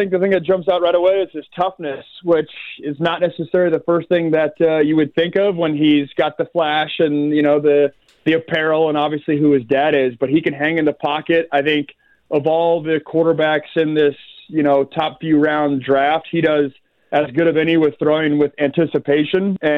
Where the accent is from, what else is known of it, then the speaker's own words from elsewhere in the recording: Seattle, Washington, United States; You know, I'm from the Seattle area. They're Seahawks fans.